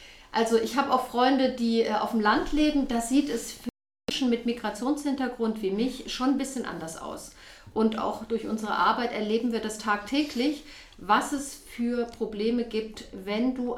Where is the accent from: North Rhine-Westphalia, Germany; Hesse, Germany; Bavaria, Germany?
North Rhine-Westphalia, Germany; Cologne; born there; Ich bin in Köln geboren, bin also noch in den alten Bundesländern eigentlich sozialisiert.